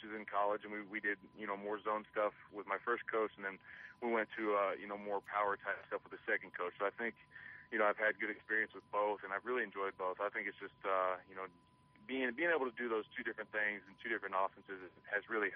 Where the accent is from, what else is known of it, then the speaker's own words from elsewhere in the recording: Bushland, Texas, United States; I'm from Bushland, Texas. I went to a high school where I graduated with 82 people.